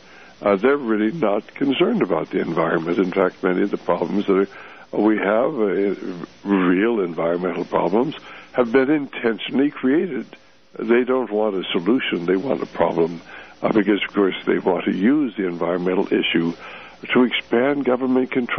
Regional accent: United States; Why, I'm an American, you know, I have the rights to do with my property what I want

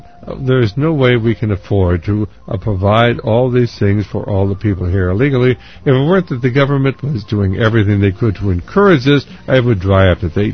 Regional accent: United States; born there; I'm born here in America, I'm an American citizen

